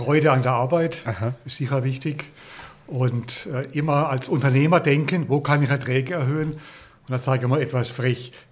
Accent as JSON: {"language": "German", "town": "Bad Krozingen", "region": "Baden-Württemberg", "country": "Germany", "tie": "born or raised there", "said": "dann habe ich mich einfach mal in meinem Heimatort Bad Krozingen beworben"}